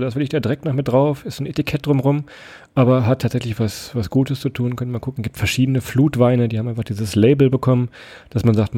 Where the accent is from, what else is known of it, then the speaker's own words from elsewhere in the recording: Rhineland-Palatinate, Germany; wir sind ja auch aus Rheinland-Pfalz